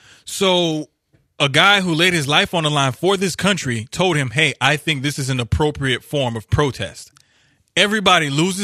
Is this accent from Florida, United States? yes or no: no; New Orleans, Louisiana, United States; I grew, born and raised in New Orleans. I grew up there.